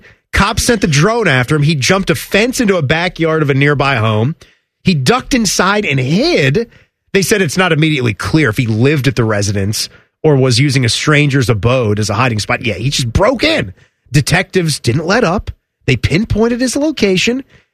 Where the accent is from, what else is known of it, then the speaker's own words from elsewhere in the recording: Manassas, Virginia, United States; So this was in the lovely town of Centerville, Virginia. Just a stone's throw from where I grew up in Manassas.